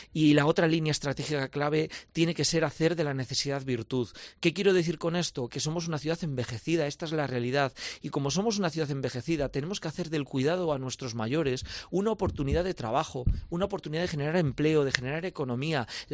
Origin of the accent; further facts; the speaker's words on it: Zamora, Castile and León, Spain; para poner en valor a mi tierra, para poner en valor a Zamora